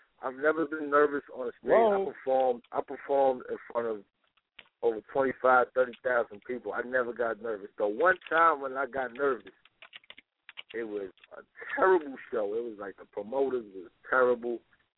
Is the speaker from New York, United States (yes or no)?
yes; Queens, New York, United States; Oh, well, I'm from Queens, New York, Left Rack City to be exact.